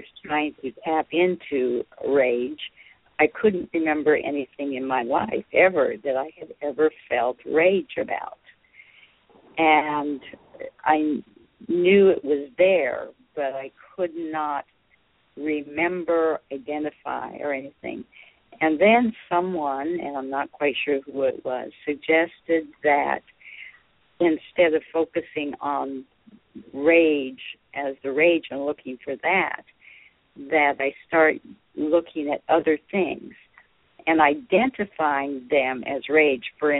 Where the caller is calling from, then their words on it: Memphis, Tennessee, United States; in Memphis.